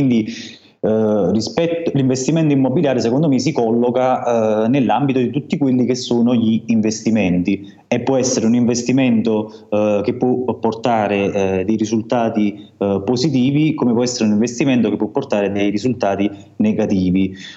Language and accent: Italian; Campania, Italy; now in Turin, Italy; due città che conosco, cioè su Torino, dove vivo attualmente, e sul mio paese di origine, che è in Costiera Amalfitana, come si sente dal mio accento.